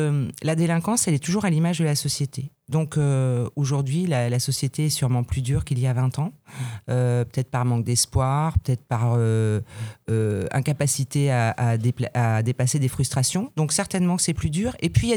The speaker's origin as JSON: {"language": "French", "town": "Vierzon", "region": "Centre-Val de Loire", "country": "France", "said": "100% vierzonaise. Je suis née à Vierzon. Ma fille est née à Vierzon. On est vierzonaise et super fière de l'être."}